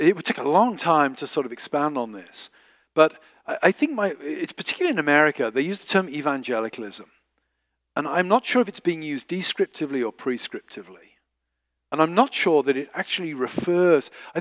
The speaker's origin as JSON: {"language": "English", "region": "England", "country": "United Kingdom", "said": "And also, I'm an Englishman"}